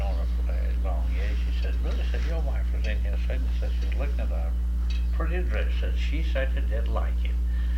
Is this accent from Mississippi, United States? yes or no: yes; Vicksburg, Mississippi, United States; accent: southern brogue; moved away as an adult; also born or lived in Oklahoma; Well, now, for age, up to 24, I grew up in Mississippi.